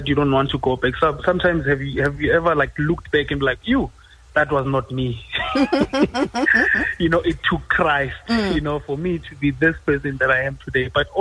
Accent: Makaya, South Africa; growing up in Makaya, we were always told that you can never sit on a chair kunabantu abadala

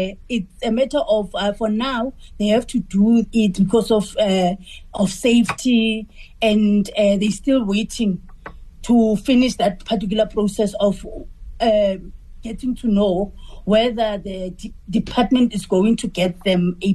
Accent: Mohlakeng, Gauteng, South Africa; I'm from West Rand in Mohlakeng

